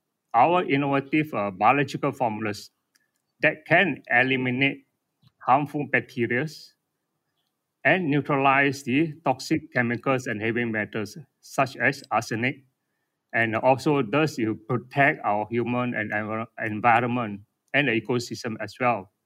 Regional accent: Taiping, Perak, Malaysia; I'm from Taiping, actually.

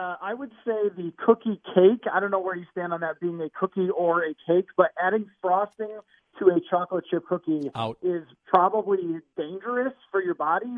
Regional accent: Buffalo, New York, United States; I was growing up in Buffalo

